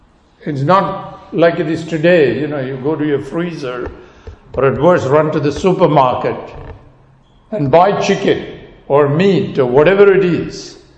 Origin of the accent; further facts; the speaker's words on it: India; English is a second language; As I said, I grew up in India. In my first 10 years, I lived away from my parents in a village.